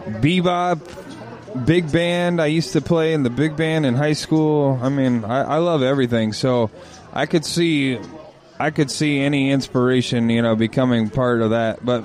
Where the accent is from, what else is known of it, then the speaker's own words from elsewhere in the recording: Chicago, Illinois, United States; maybe I get a little bit of a leeway because I'm from Chicago